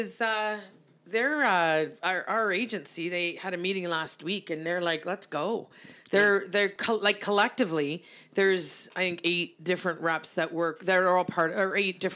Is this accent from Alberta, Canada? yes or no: no; Brantford, Ontario, Canada; we're two chicks from Brantford, Ontario